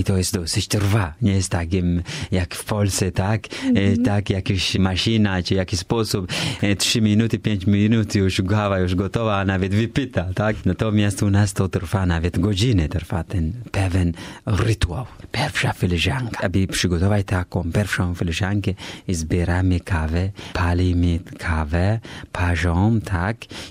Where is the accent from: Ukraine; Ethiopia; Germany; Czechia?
Ethiopia; Mikora, South Ethiopia; born there; Polish is a second language; Ja pochodzę z Etiopii. Urodzony jestem w małej miejscowości Mikora w diecezji Hosana, południowej Etiopii.